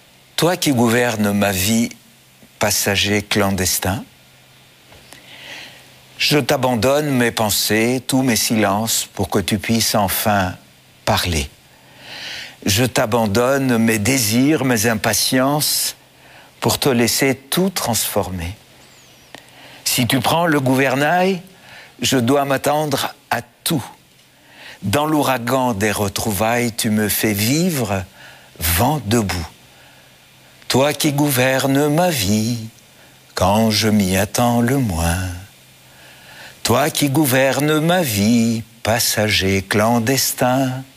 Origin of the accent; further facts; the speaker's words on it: Athens, Attica, Greece; Comme Obélix, je suis tombé dedans quand j'étais petit, en Grèce. Ma famille était très, très chrétienne, très pratiquante.